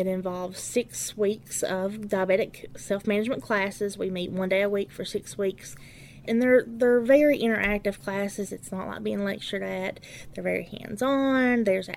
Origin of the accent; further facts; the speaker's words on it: Letcher County, Kentucky, United States; I'm from Letcher County. Lived in Letcher County my entire life.